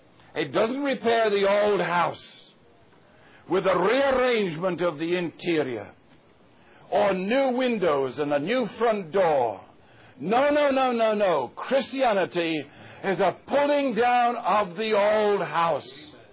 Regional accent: England, United Kingdom; I'm English. You very well know that I am. I can't be anything else because I'm an Englishman. The blood of an Englishman's in my veins.

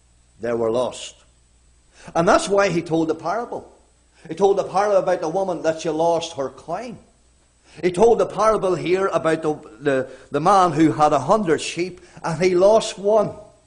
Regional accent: Glenann, Northern Ireland, United Kingdom; I was born in Uray, this county town. I live in a little home, County Armagh, Northern Ireland, a wee village called Glenann. You probably never heard of that. A family of 10, there were 10 in our family. It was not a Christian home. It was Church of Ireland.

